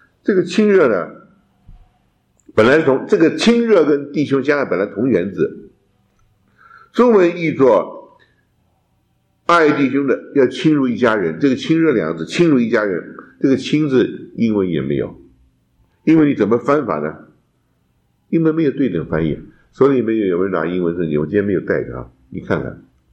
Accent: China; 我们中国人有非常强的伦理跟亲子、父亲、父家庭、家人的关系。

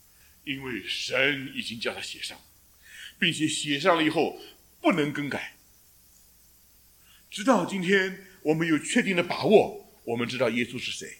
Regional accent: China; 在我的脑筋里应当是直写的，因为我们是中国人。

